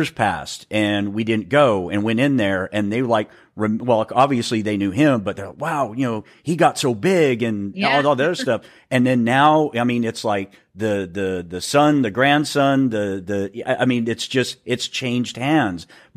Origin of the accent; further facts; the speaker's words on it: Texas, United States; I grew up in West Texas, and there was a diner that my dad always took me to.